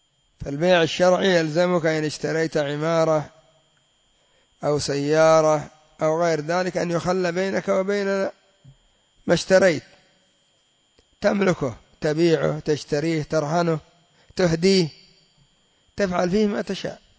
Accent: Yemen; كما يفعل الكريمي عندنا في اليمن

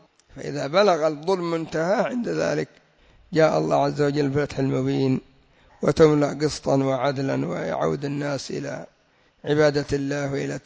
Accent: Yemen; زلازل الآن عندنا في اليمن 3 زلازل قد وقعت في 2 أسبوع

